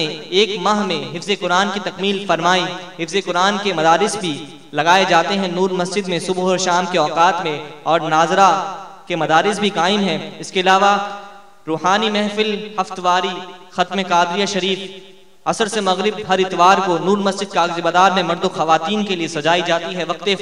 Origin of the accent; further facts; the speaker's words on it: Karachi, Sindh, Pakistan; کہ حضرت خانے وال سے تشریف لائے ہیں اور ہم کراچی والے ہیں